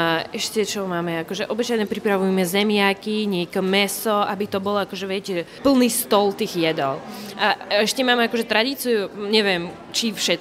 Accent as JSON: {"language": "Slovak", "country": "Belarus", "second_language": "Slovak", "said": "som z Bieloruska."}